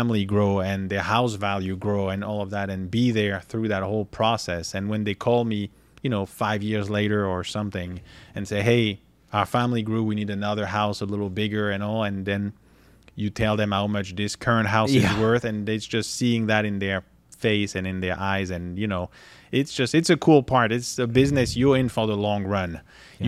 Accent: France; English is a second language; moved away as an adult; now in United States; I moved here in 2012. I came from France.

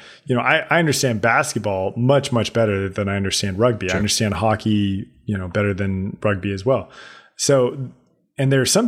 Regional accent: California, United States; I grew up in the Bay Area, by the way, so I'm a Warriors fan.

